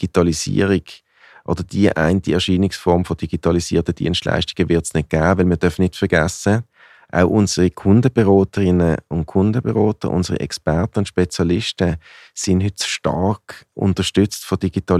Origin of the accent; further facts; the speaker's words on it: Riehen, Basel-Stadt, Switzerland; Ich bin in Riechen aufgewachsen, ganz in der Nähe von Basel.